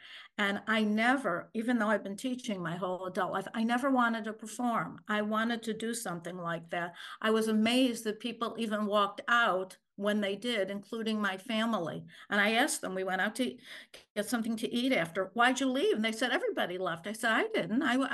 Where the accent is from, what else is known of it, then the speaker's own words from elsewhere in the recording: Buffalo, New York, United States; So I'm from Buffalo, and the first time my parents brought me to New York was in 1956